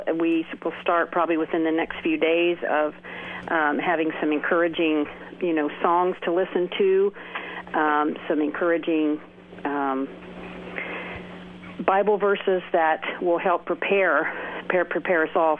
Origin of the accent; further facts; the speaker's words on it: Indiana, United States; well, you know, hey, Indiana, we have we are once Hoosiers, always Hoosiers.